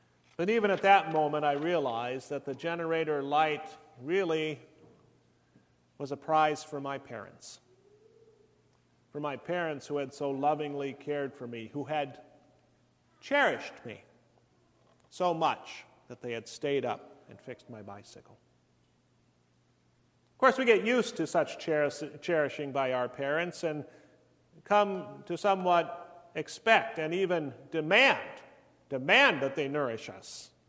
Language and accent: English; Nebraska, United States; also born or lived in Colorado; I grew up in Nebraska and Colorado, my wife in Michigan